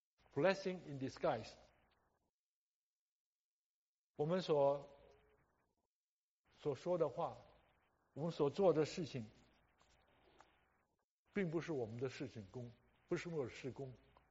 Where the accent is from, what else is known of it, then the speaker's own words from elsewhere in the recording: China; 莫里森把圣经翻译成中文，所以我们中国人开始的时候有圣经可以读。